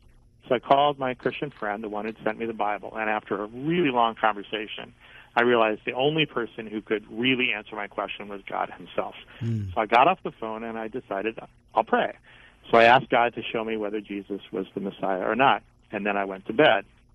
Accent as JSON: {"language": "English", "region": "California", "country": "United States", "tie": "born or raised there", "also_born_or_lived": "Long Island, New York", "said": "Well, although I was born on the East Coast, my parents were living on Long Island at the time that I was born. Somehow I escaped having a Long Island accent because my parents moved to California when I was seven, and so I was primarily raised in Orange County, California."}